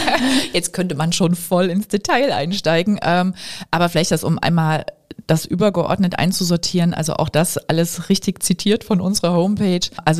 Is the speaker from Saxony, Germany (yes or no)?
yes; Leipzig, Saxony, Germany; Ich bin ja sozusagen in der Nähe von Leipzig geboren und groß geworden in Leipzig